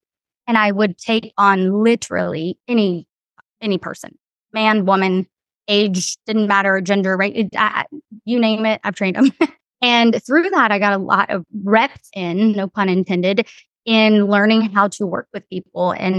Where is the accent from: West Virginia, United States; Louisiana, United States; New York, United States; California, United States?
Louisiana, United States; moved away as an adult; I'm from Louisiana. And after the hurricane Rita and Katrina, my program was cut from the university. And I just took a hard pivot. I moved here to Austin, Texas, and I'm still here almost 18 years later